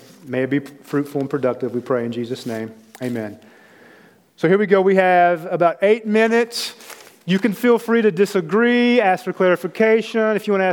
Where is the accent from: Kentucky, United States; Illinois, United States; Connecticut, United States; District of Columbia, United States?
Kentucky, United States; with his mother being from Costa Rica and I'm from Kentucky.